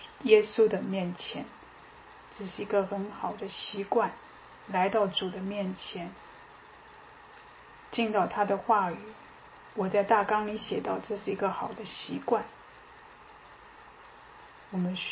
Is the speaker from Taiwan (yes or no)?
no; Germany; Chinese is a second language; 我们德国人是每天用多少的时间去吃饭